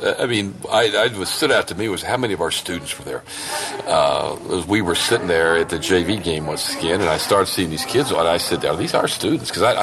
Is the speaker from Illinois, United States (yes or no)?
yes; Lawrenceville, Illinois, United States; Lawrenceville, Illinois.